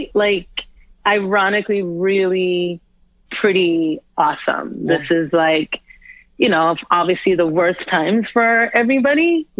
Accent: Toronto, Ontario, Canada; born or raised there

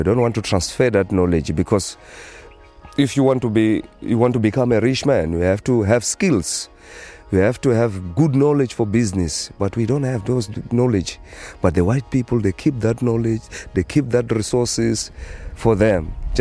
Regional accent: Johannesburg, Gauteng, South Africa; English is a second language; also born or lived in Sabi; I born here in Sabi, but I grew up in South Africa. I left the country in the early 80s. I went to South Africa just because of civil war. I was so young, my grandmother's got a home there in Johannesburg. I spent my 11 years in South Africa.

